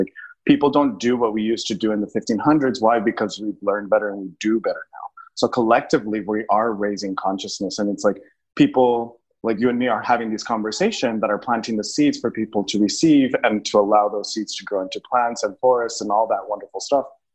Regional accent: El Paso, Texas, United States; Well, so El Paso is a really interesting place because it's right on the border with Mexico

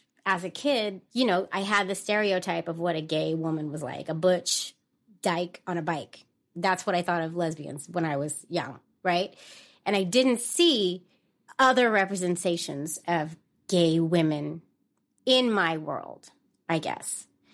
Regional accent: San Francisco, California, United States; I grew up in Bernal Heights, which is kind of like an offset of the Mission District in San Francisco, which is also very close to the Castro District.

